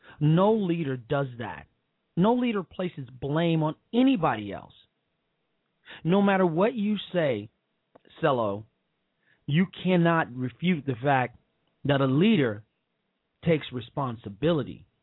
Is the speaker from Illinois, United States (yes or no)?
yes; Chicago, Illinois, United States; This is from a guy who is supposed to be from Chicago, Illinois, my hometown.